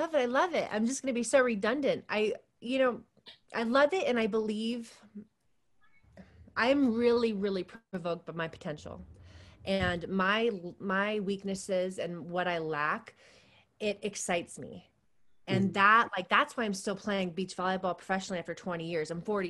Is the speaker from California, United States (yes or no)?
yes; Saratoga, California, United States; I'm from Saratoga. I'm from like a bubble in a bubble.